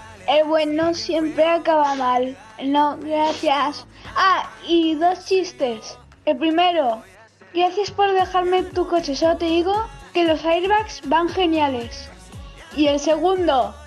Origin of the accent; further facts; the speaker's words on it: Vinaròs, Valencian Community, Spain; de Vinaroz.